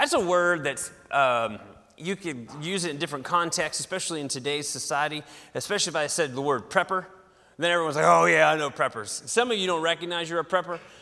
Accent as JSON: {"language": "English", "region": "West Virginia", "country": "United States", "said": "Hey, I'm from West by God, Virginia. Don't you worry. I know about guns."}